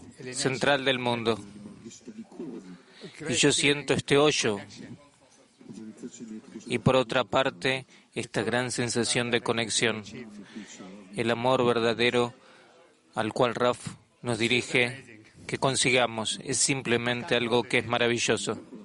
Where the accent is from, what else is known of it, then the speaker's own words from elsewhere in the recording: Iraq; Spanish is a second language; also born or lived in Israel; now in Australia; soy de Australia, pero la verdad es que yo soy de Irak. Nací en Irak y me escapé por el antisemitismo. Llegué a Israel, a la tierra prometida